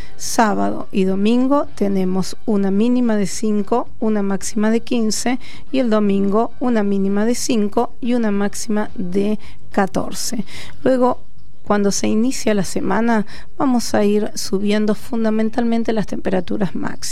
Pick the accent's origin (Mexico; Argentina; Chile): Argentina; Carlos Casares, Buenos Aires Province; now in Buenos Aires, Argentina; tomo un taxi y me dicen, tiene voz de no ser porteña, no sé por qué, alguna tonadita, y yo digo, soy de Carlos Casares.